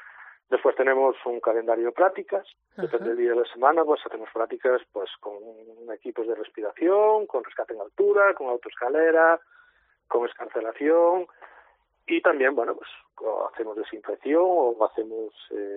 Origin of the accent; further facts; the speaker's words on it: Brión, Galicia, Spain; al llevar tanto tiempo, yo soy de Brión, conoces a la gente y las cosas